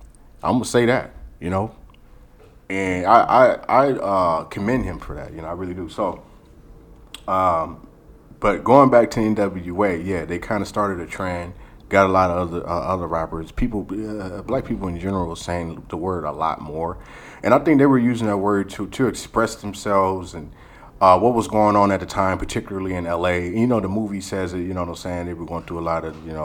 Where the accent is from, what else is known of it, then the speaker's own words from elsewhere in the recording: California, United States; I'm from the West Coast, from Cali